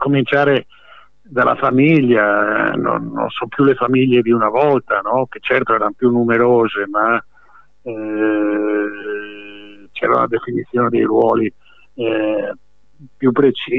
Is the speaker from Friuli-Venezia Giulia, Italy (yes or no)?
yes; Friuli-Venezia Giulia, Italy; io da friulano ho l'esperienza appunto dopo